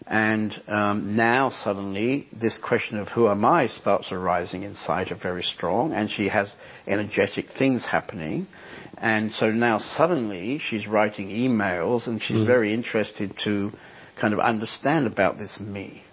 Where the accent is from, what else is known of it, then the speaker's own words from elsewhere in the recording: England, United Kingdom; because I'm English, the weather, you know.